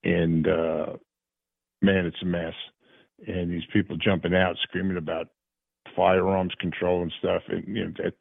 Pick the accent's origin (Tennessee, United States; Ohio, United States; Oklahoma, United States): Tennessee, United States; here near my hometown in Tennessee, in Antioch, Tennessee, I'm down in Chattanooga.